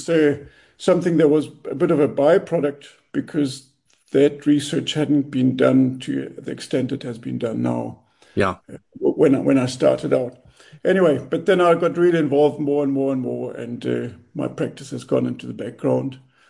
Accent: South Africa; English is a second language; now in Germany; I live in Germany, but my origins, and you can hear it from my accent, I come from South Africa, where I grew up

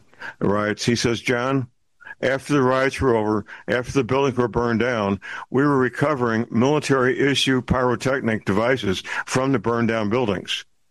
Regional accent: St. Louis, Missouri, United States; Of course, St. Louis, Metro St. Louis is my hometown.

